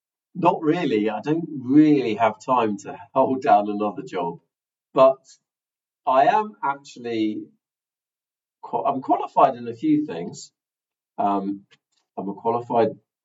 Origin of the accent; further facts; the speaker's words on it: Windsor, South East England, United Kingdom; now in Chichester, United Kingdom; Well, I came from Windsor originally, around that sort of area where I grew up and went to school, and then I moved to Chichester for work in 2017, I think it was.